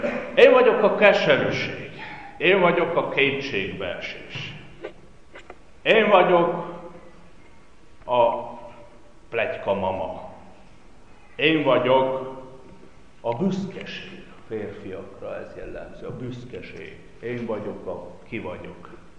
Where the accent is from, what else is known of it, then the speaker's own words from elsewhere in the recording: Székely Land, Romania; én Székelyföldről származok.